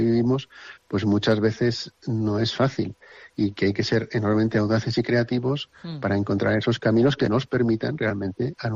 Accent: Aragon, Spain; Yo al final vengo desde Aragón

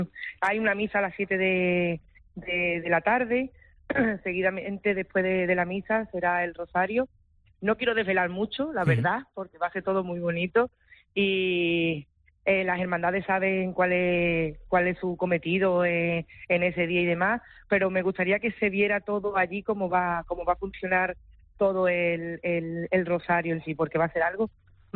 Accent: Almonte, Andalusia, Spain; con mi pueblo de Almonte cuidándome en todo momento

